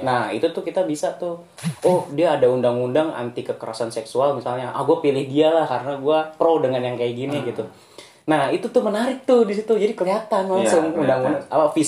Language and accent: Indonesian; Java, Indonesia; Gua aslinya Jawa sih, cuman karena mbah gua itu dari apa, mbah gua dari kecil udah di Lampung, jadi apa namanya, gue pulang mudiknya tuh ya ke Lampung gitu kan, karena mbah gue di sana.